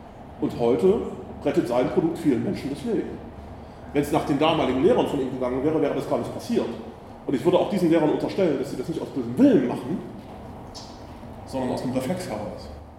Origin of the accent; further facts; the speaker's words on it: East Germany, Germany; die empfehle ich immer sehr gerne als Ostdeutscher.